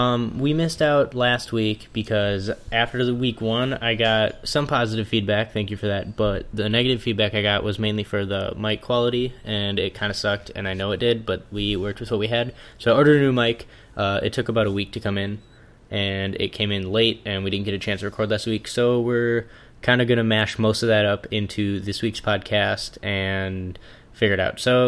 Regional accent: Minnesota, United States; but we are from Minnesota, and I heard that there's a few Minnesota listeners who would be interested in more Minnesota-based stuff

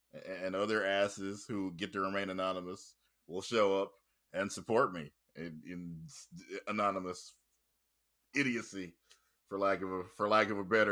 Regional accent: the South, United States; You know, I'm from the South also

